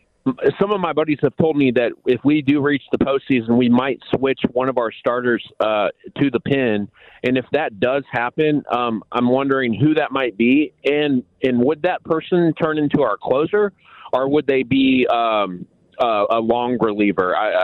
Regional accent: Missouri, United States; I'm from the Northland.

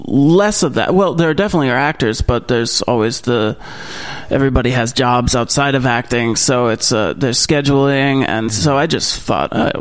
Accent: Vermont, United States; I grew up in Vermont.

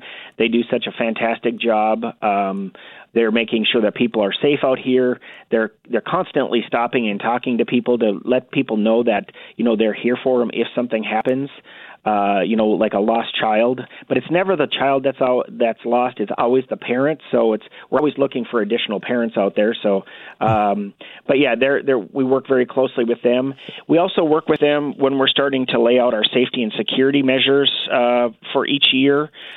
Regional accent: North Dakota, United States; Up in North Dakota, yep.

